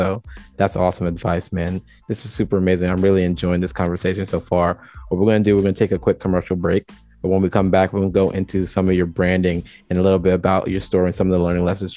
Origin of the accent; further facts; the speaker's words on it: Jamaica; Hey, so, I'm Jamaican, so big up to the Caribbean, man.